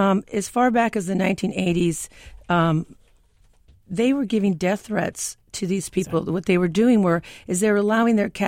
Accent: Washington, United States; And I did not grow up in Seattle. I grew up on the Puyallup Reservation. I'm a member of the Blackfeet Nation, 1.3 million acres in Montana, all rural.

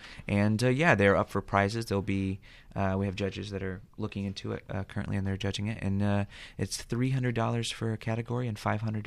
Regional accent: Berne, Indiana, United States; being someone who was in my teens, I grew up in Bern, Indiana.

